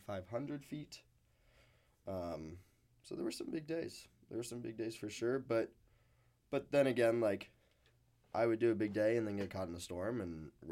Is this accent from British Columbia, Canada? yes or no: yes; Vancouver, British Columbia, Canada; Like, we're from Vancouver. I think I'm pretty used to rain